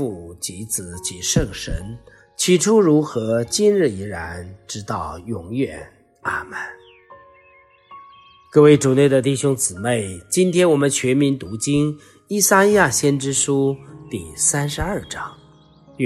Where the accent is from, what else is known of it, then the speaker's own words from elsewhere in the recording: China; 我们中国人呢，我们中国的基督徒对奉献是不太够的。